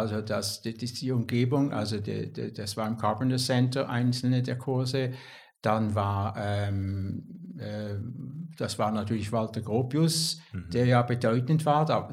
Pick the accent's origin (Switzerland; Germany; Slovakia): Switzerland; als Schweizer Grafiker